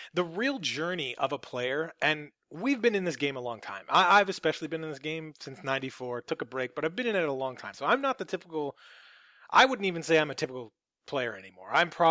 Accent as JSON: {"language": "English", "region": "Ontario", "country": "Canada", "said": "we're all from the Toronto area, so that's where I play."}